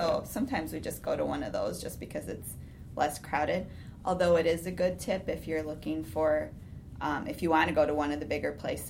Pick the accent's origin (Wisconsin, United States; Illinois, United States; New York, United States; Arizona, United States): Wisconsin, United States; Milwaukee; We grew up in Milwaukee. So when my parents moved out to Delafield, it was a big deal that they had, you know, like, land and, like, a tractor.